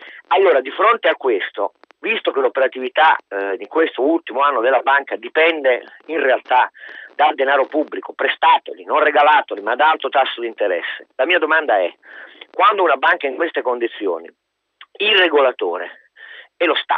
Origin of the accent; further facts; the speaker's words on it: Turin, Piedmont, Italy; io sono torinese